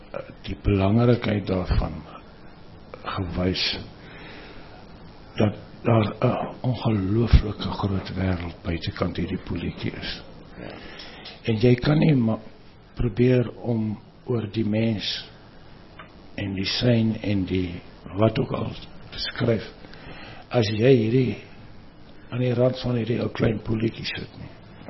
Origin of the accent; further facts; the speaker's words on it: Mpumalanga, South Africa; die Laafveld het my gaan sit nog voor my geboorte en hy sit nog steeds daar. Het is een wonderlijke landschap en het is een wonderlijke plek, is Eden.